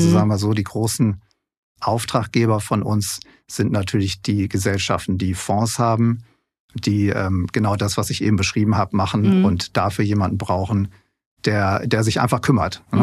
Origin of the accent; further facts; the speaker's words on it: Hamburg, Germany; Hamburg ist meine Heimatstadt. Ich bin in Hamburg geboren, ich bin Hamburger.